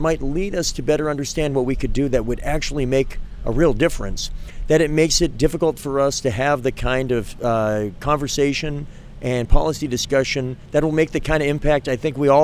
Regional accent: Manchester, New Hampshire, United States; both of my folks are immigrants from Quebec, the Sherbrooke area, and they met in Manchester, and I was born and raised in Manchester.

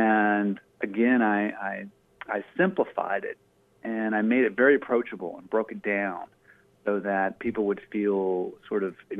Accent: Maryland, United States; also born or lived in Northern England; So I am Appalachian by birth and was raised mostly in Maryland here in the mountains of the Blue Ridge Mountains. But as a family, we moved to Northern England in the late 70s and early 80s

